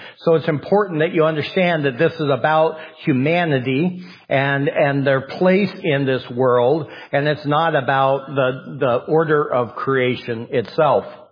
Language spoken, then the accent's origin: English; Idaho, United States; I grew up in Idaho, and right next to me, very short distance, was Washington